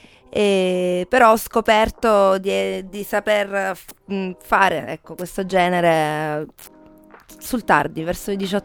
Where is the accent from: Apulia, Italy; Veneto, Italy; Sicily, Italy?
Apulia, Italy; Lecce; perché io vengo da Lecce, comunque come hai detto tu.